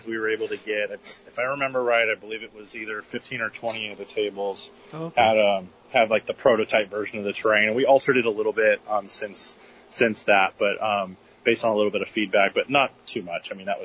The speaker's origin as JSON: {"language": "English", "town": "Sacramento", "region": "California", "country": "United States", "tie": "born or raised there", "said": "Well, I've grown up in Sacramento my whole life and it's been my hometown. It's just where I've always wanted to do something."}